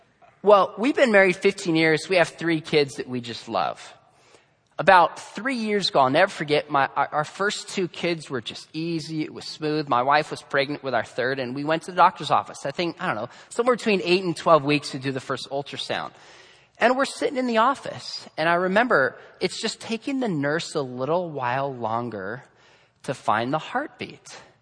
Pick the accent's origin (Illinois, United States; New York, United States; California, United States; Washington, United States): California, United States; Julian; We grew up, I think I mentioned this last time, we grew up in Julian.